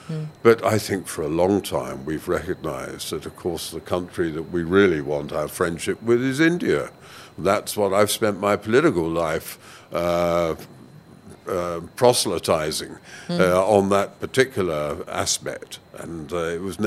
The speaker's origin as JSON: {"language": "English", "country": "United Kingdom", "said": "As a Brit, of course, we have 1.5 million British people of Pakistani origin in our country."}